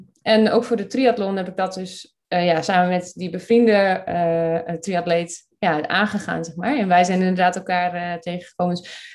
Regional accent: Groningen, Netherlands; now in Drachten, Netherlands; Ik woon in het mooie Drachten. Ik kom uit Groningen, dus daarin hebben we dan wel wat mooi gemeenschappelijks.

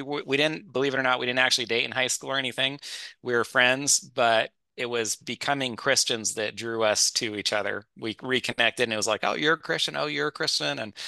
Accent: California, United States; now in Washington, United States; So my wife, Kate, and I, we grew up together in Northern California, real in the mountains, real small town, small school.

